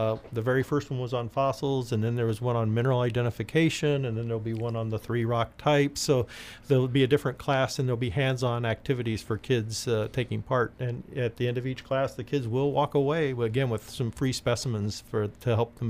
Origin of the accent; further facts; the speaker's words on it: Illinois, United States; Growing up in Illinois, they had lots of fossils in the gravel